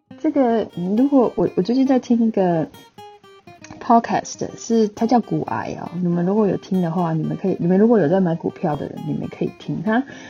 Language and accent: Chinese; Taiwan; now in United States; 因为我是在台湾长大的，台湾潮湿的环境不适合有地毯的